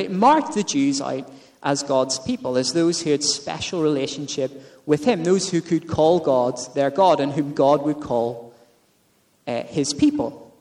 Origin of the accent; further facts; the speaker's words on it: Belfast, Northern Ireland, United Kingdom; now in Carlisle, United Kingdom; As you know, I grew up in Belfast.